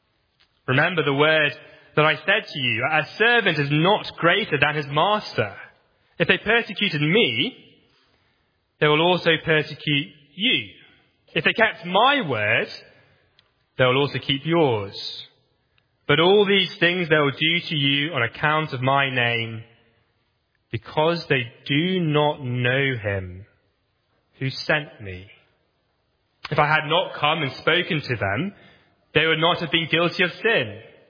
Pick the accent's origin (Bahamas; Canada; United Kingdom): United Kingdom; England; now in United States; I'm one of the interns here. I'm not American, I'm English, as you can tell.